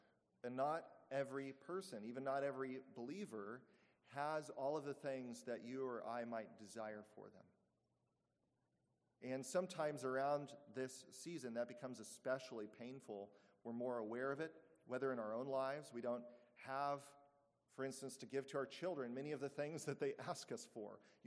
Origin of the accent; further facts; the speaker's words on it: Denver, Colorado, United States; born there; I was born in October in Denver, Colorado, and it was unexpectedly very cold out.